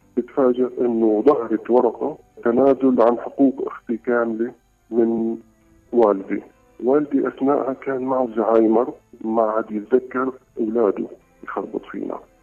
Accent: Syria; تعرفي 1,400,000 عندنا بسوريا مبلغ بفترة وجيزة

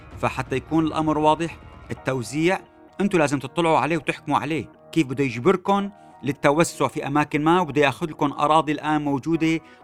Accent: Syria; كلنا كسوريين نقدر نعرف وين رايحين

